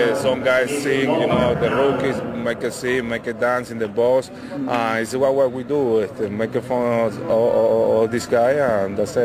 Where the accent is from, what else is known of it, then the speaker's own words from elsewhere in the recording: Venezuela; When I come back to Venezuela, I go back to my hometown.